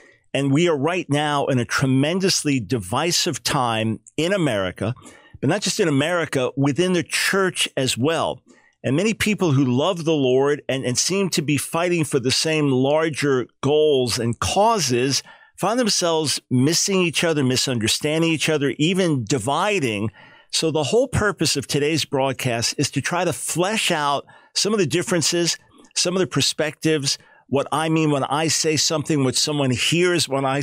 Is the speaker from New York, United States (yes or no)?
yes; New York, United States; now in North Carolina, United States; Even though I'm in North Carolina, I'm a New Yorker.